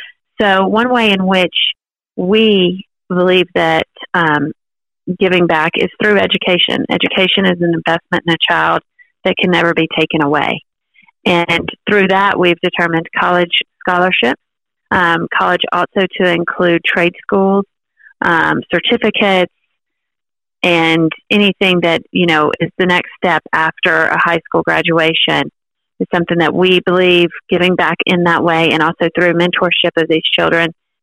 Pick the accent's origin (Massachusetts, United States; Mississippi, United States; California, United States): Mississippi, United States; Yeah, so I grew up in Mississippi, not far from you, in Athens, Alabama. So I grew up in Mississippi and graduated from Mississippi State University.